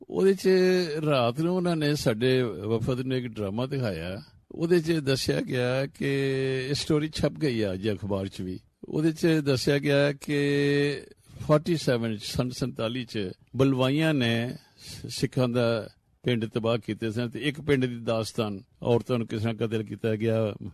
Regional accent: Jora Chhatra, Punjab, India; ਇੰਨੀ ਦੇਰ 'ਚ ਸਾਡੇ ਪਿੰਡ ਜੋੜਾ ਛਤਰਾ, ਤਹਿਸੀਲ ਜ਼ਿਲ੍ਹਾ ਗੁਰਦਾਸਪੁਰ

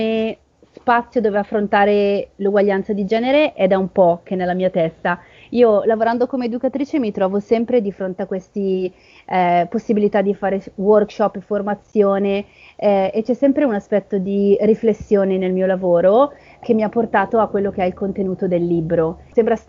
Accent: Bergamo, Lombardy, Italy; Perché io sono di Bergamo

